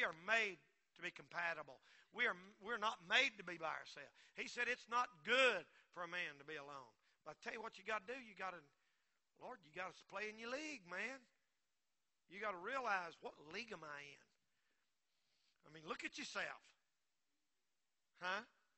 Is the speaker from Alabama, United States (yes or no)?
no; Marion, North Carolina, United States; when I grew up in Marion, there wasn't no bars. There wasn't no clubs.